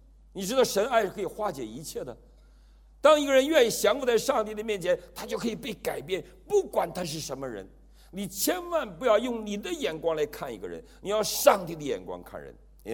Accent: Taiwan; 这个另类英雄，我台湾人爱用另类这个词儿

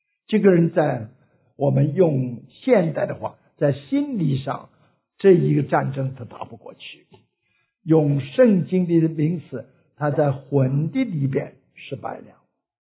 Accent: China; moved away as an adult; now in United States; 因为我是在国内长大的，等我29岁才离开大陆来到美国来读书的。

